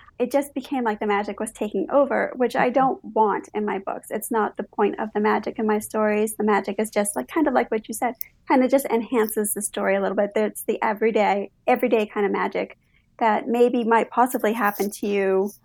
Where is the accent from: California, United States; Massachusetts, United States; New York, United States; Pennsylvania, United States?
Massachusetts, United States; I grew up in Massachusetts on the water. So the water to me is just like magic.